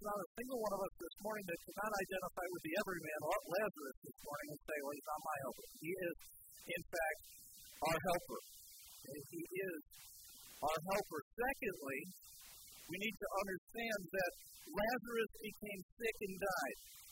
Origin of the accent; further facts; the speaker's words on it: New York, United States; as a kid growing up in Western New York and enjoying being outside, you would go outside and the snow would be falling